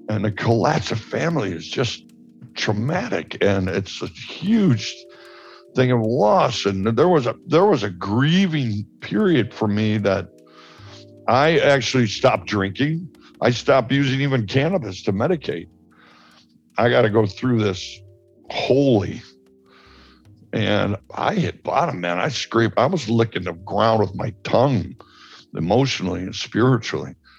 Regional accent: Chicago, Illinois, United States; I had a fascination with Pablo Escobar because I'm from Chicago.

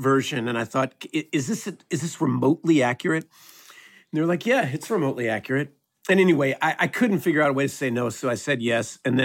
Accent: Austin, Texas, United States; born there; Well, born in Austin, Texas.

